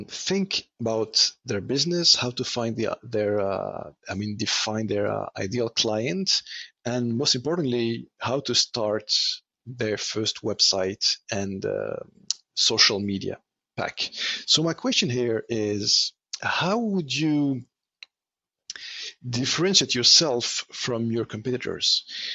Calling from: Montreal, Quebec, Canada; I am calling you from Montreal

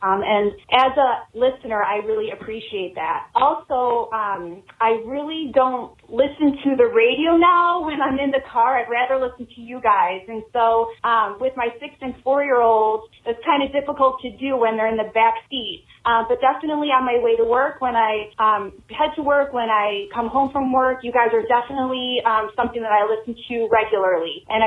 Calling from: Mount Prospect, Illinois, United States; I'm from Mount Prospect, Illinois.

